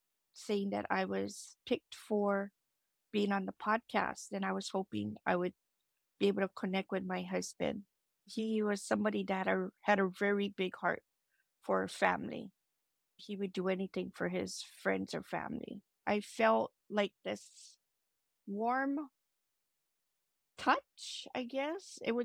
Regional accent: Hawaii, United States; I'm from Maui, Hawaii.

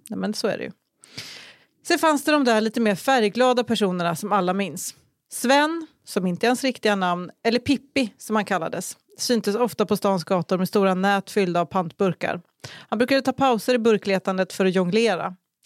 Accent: Vadstena, Östergötland, Sweden; Okej, jag växte upp i Vadstena. En liten ort mitt i Sverige.

